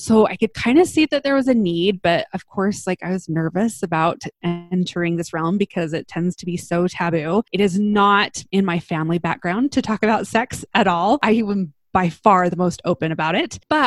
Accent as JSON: {"language": "English", "region": "Utah", "country": "United States", "tie": "born or raised there", "said": "So I grew up in Utah. I live in Salt Lake City with my husband."}